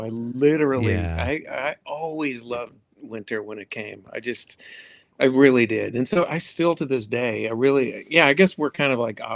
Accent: Madison, Wisconsin, United States; But, yeah, and so I grew up in Madison. My mom founded the Madison Boy Choir.

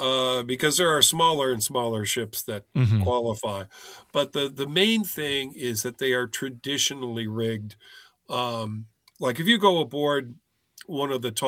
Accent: Chicago, Illinois, United States; And, you know, we're growing up in Chicago. I don't know about you, but I had no idea Chicago was one of the busiest sailing ports in the world

